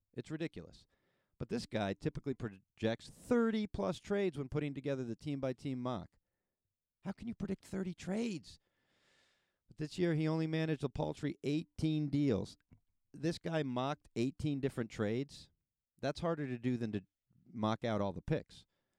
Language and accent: English; New York City, New York, United States; I just want to say, as a New Yorker, the New York team has five of the first, like, 13 picks or 15 picks.